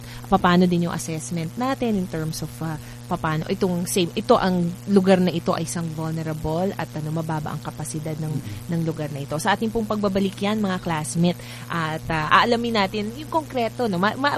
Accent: Malabon, Metro Manila, Philippines; Ako taga Malabon po ang, ano, ang aking roots eh.

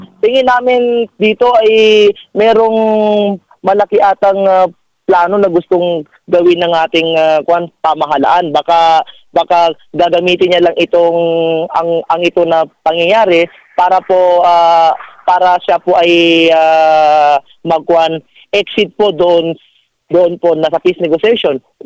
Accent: Bangsamoro, Philippines; Alam niyo po, dito sa amin sa Maguindanao

